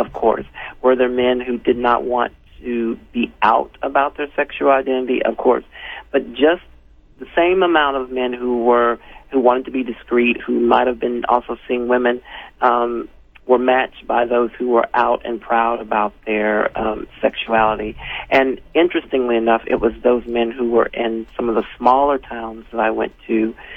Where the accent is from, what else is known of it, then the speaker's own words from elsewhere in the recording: Hickory, North Carolina, United States; someone who was from my hometown, Hickory, North Carolina